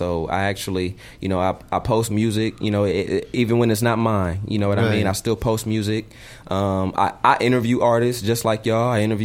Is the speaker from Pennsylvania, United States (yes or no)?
no; California, United States; Like, cause I'm from South Central, you know, and everybody like has entertainment dreams.